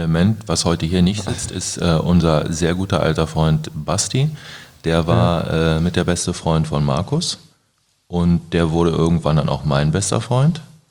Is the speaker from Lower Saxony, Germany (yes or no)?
yes; Braunschweig, Lower Saxony, Germany; born there; Ich bin auch in Braunschweig geboren, genau wie Nils.